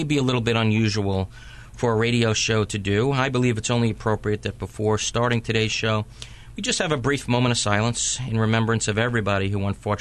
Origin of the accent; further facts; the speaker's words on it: New York City, New York, United States; Many of our listeners know I grew up in New York for the first 22 years of my life, and I actually worked in the Wall Street area right next to Ground Zero.